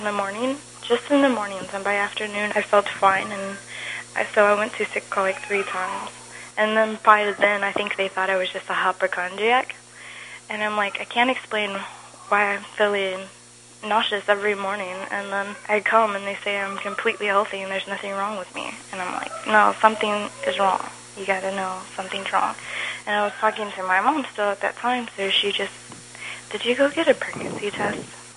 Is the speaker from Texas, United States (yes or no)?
yes; Texas, United States; Like, I grew up in Texas. I was always around guns, and I was very much a tomboy